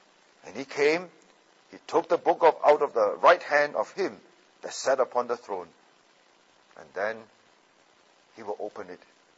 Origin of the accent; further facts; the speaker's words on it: Australia; So when you go to Kenya as an Australian